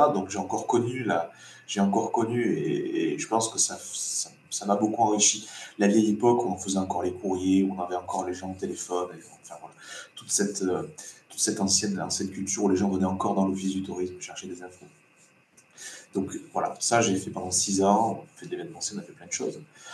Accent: Carpentras, Provence-Alpes-Côte d'Azur, France; J'ai grandi à Carpentras. Hop, je suis revenu à Carpentras

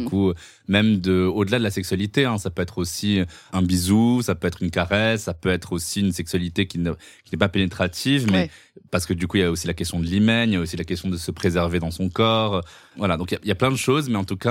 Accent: Morocco; moi, j'ai grandi au Maroc

